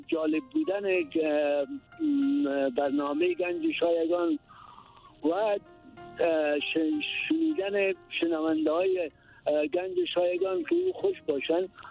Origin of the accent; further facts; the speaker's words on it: Ghazni, Afghanistan; به خاطر از اینکه من از غزنی هستم